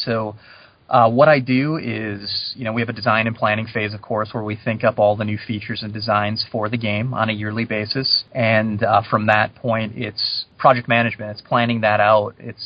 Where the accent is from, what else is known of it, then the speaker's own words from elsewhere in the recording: Michigan, United States; I'm from Michigan, actually a suburb of Detroit, so big Michigan State guy.